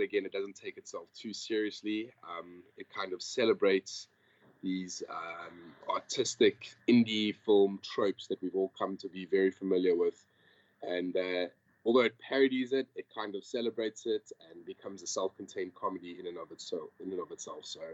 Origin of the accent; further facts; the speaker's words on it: Johannesburg, Gauteng, South Africa; now in Los Angeles, United States; I am originally from Johannesburg, South Africa. I am a producer and filmmaker that is based out here in Los Angeles.